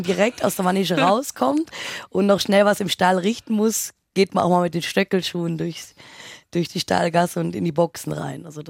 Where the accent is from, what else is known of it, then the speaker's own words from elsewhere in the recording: Munich, Bavaria, Germany; Also aufgewachsen bin ich auch, ich bin auch in München geboren.